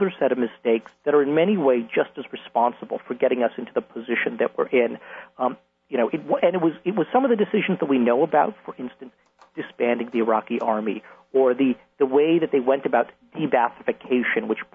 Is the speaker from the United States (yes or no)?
yes; United States; In fact, I joked that the only danger I faced as an American in those early days was being brought into somebody's house